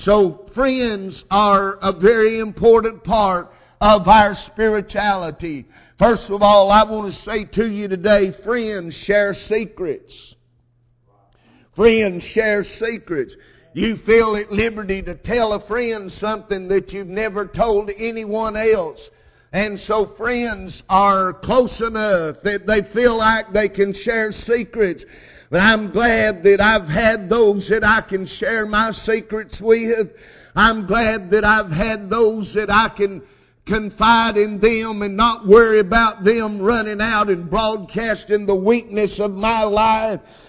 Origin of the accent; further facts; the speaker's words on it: Alabama, United States; I'm from Alabama, but I'm not able to play football anymore